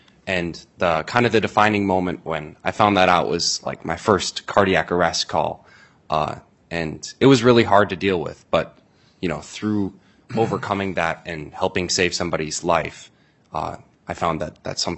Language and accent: English; Houston, Minnesota, United States; I'm from Houston, Minnesota, like she said.